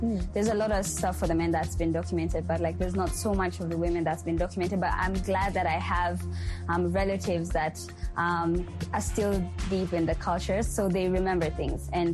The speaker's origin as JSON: {"language": "English", "town": "Eldoret", "region": "Uasin Gishu County", "country": "Kenya", "said": "Kenya. I'm from Eldoret. I am a Kalenjin. I'm a Nandi."}